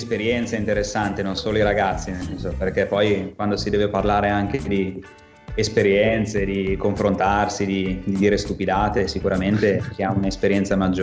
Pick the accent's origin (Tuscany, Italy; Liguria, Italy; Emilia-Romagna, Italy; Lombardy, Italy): Lombardy, Italy; Civate; Ho 27 anni, sono classe 1993, sono originario di Civate, un paesino in provincia di Lecco.